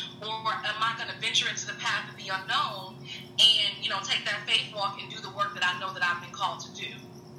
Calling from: Arkansas, United States; I'm calling from Arkansas.

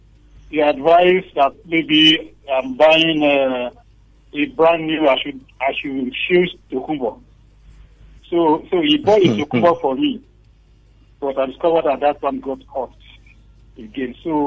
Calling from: Egbeda, Lagos, Nigeria; I'm calling from Egbeda.

